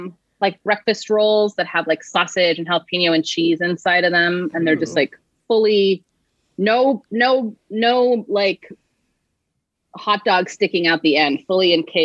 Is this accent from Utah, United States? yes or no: no; Houston, Texas, United States; I grew up in Houston, in Sugarland, the south side of Houston. Yeah. And then I went to school in Texas and started my career in Texas